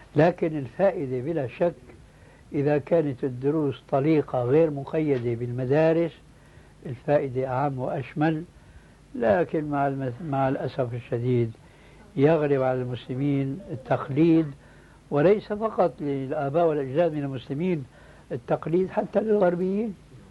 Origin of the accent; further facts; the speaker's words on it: Damascus, Damascus Governorate, Syria; وهذا موجود عندنا في دمشق بكثرة